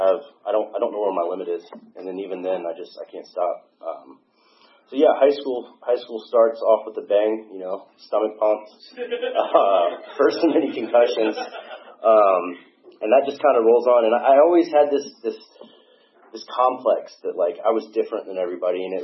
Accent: Alpharetta, Georgia, United States; I got a younger brother, younger sister. We grew up in Alpharetta.

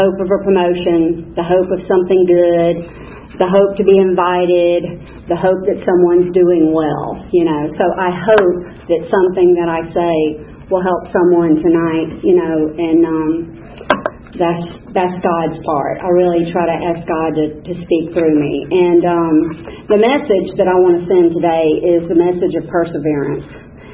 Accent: Georgia, United States; And I grew up in Fayette County, and back then Fayette County was dry. Well, no, I take that back. Fayetteville was dry.

